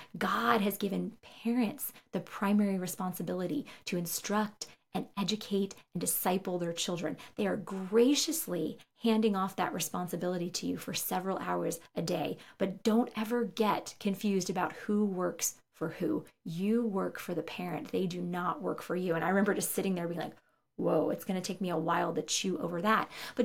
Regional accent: Northeast, United States; I was visiting my parents in my home state. I grew up in the Northeast

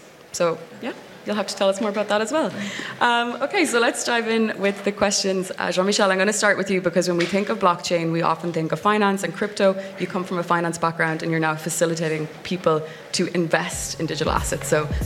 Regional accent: Ireland; I'm Irish, if you couldn't tell from my accent.

